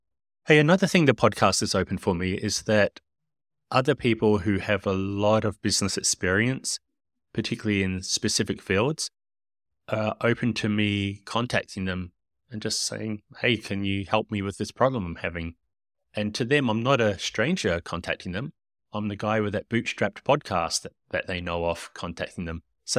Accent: New Zealand; first language English; also born or lived in Australia; Now, I'm from New Zealand originally, but I also spent a lot of time growing up in Australia.

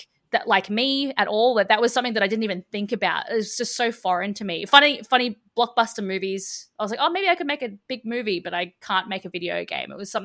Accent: Brisbane, Queensland, Australia; And growing up, I'm actually from Brisbane. Growing up in Brisbane, it was one of those things too

